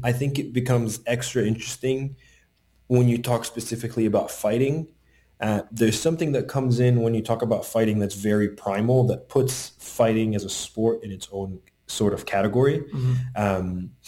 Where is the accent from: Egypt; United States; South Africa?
Egypt; I'm from Egypt originally